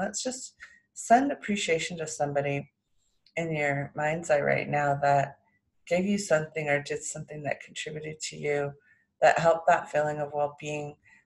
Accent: California, United States; Even though I grew up in California, I still love the fall.

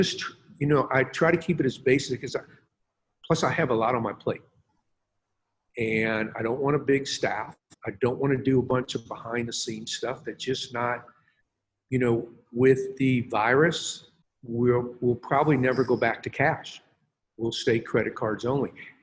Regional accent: St. Louis, Missouri, United States; what I grew up with in St. Louis. I hadn't eaten barbecue other places.

